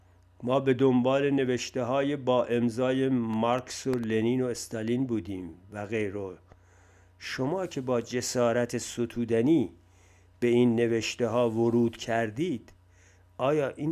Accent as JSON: {"language": "Persian", "country": "Iran", "said": "هدف من ترقی هرچه بیشتر ایران بود و می‌خواستم آنچه از نظر سیاسی، اجتماعی و اقتصادی میسر است برای وطنم فراهم شود"}